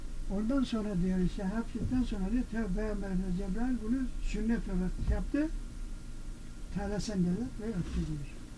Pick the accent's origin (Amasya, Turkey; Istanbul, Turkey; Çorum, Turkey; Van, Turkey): Çorum, Turkey; Ben Çorumluyum, Çorumluyum.